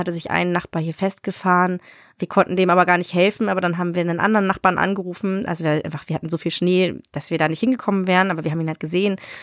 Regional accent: Berlin, Germany; Ich muss sagen, ich komme ja aus Berlin

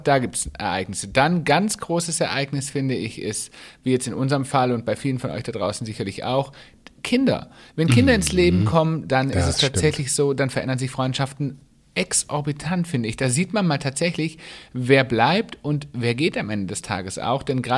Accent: Baden-Württemberg, Germany; moved away as an adult; now in Munich, Germany; als ich von meiner Heimat, wo ich herkomme, aus dem schwäbischen Dorf, hierher nach Bayern gezogen bin, nach München.

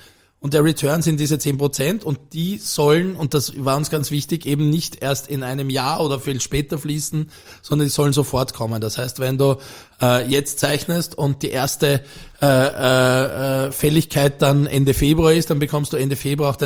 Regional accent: Vienna, Austria; ich bin selbst gebürtiger Wiener, ich bin in Floridsdorf aufgewachsen.

